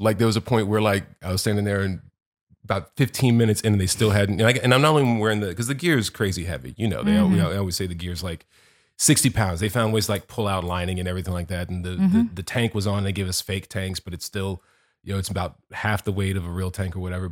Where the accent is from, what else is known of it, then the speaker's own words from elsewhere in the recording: Virginia, United States; where I grew up in Virginia.